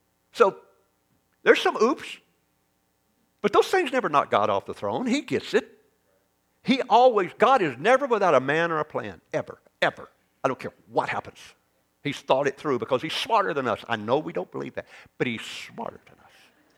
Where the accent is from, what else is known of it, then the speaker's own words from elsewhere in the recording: Arkansas, United States; Help me, I'm from Arkansas.